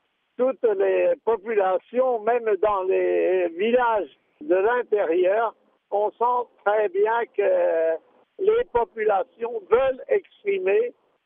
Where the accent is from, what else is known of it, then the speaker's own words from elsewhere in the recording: France; En tant que Français, je me garderai bien de donner des consignes